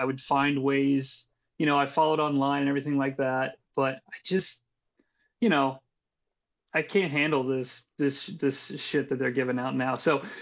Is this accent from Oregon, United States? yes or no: no; Ohio, United States; back in the day you had to go and physically get the cable box, at least where I grew up in Ohio.